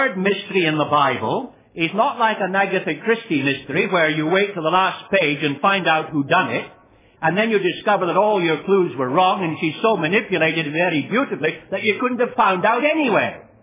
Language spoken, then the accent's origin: English; Scotland, United Kingdom; And I, being a Scot, would say without doubt, it's Scotsmen and everybody else.